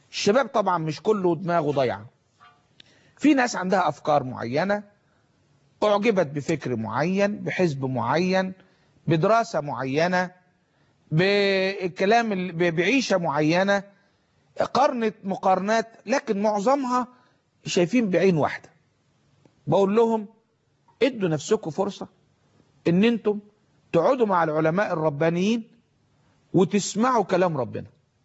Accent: Egypt; نملكها كمصريين

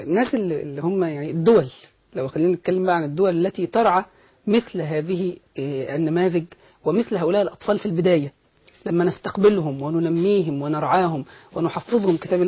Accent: Egypt; إحنا عندنا يعني إحنا عندنا في مصر أي حاجة بتحظى بالطبع الخيري أو التطوعي

